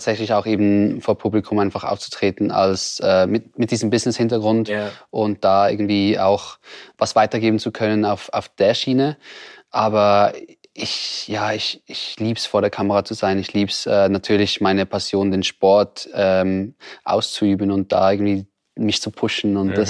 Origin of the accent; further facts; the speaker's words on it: Switzerland; Und als Schweizer noch auf der ersten Seite